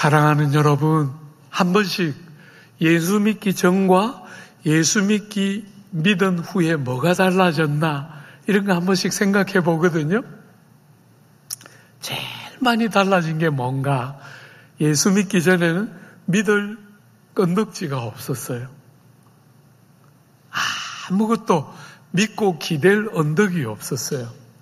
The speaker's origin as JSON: {"language": "Korean", "region": "Busan", "country": "South Korea", "said": "여러분, 저는 부산 사람이에요. 부산 사람."}